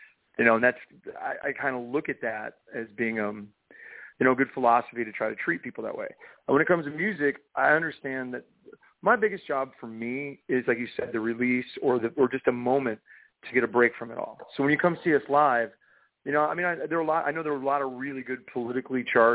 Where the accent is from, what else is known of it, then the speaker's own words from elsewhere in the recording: Florida, United States; born there; also born or lived in England / Connecticut / Kansas / North Carolina; now in Nashville, United States; Well, I'd say I was born in Florida, and I moved to England, went to Connecticut, Kansas, North Carolina, Florida, out to Los Angeles. And I live in Nashville.